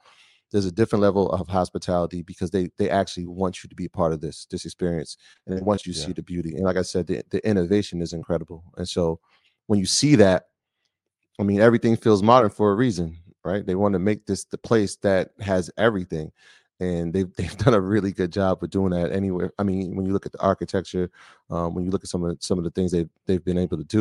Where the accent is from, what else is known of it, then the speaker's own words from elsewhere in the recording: New York City, New York, United States; We come from New York, where it's like, when you see tourists, it's like, you almost feel like, why y'all here?